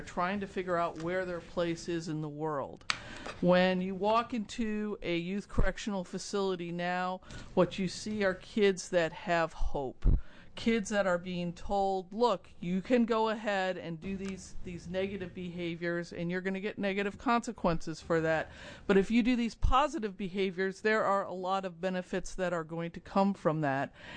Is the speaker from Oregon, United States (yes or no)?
yes; Portland, Oregon, United States; I'm a lawyer from Portland